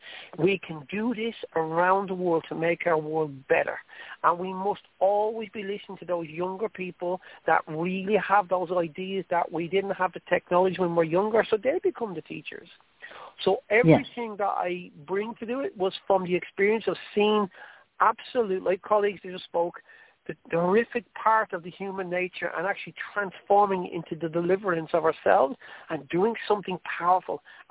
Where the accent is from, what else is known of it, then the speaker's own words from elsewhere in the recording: Ireland; accent: Irish; I'm not going to excuse my Irish accent. I love being Irish, but sometimes it's very hard for people to understand it.